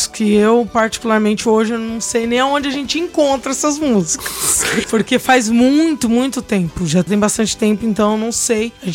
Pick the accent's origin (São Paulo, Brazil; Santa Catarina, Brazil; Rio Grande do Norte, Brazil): São Paulo, Brazil; Sou de São Paulo, fui pra lá e voltei pra cá. Tô aqui em São Paulo há 11 anos.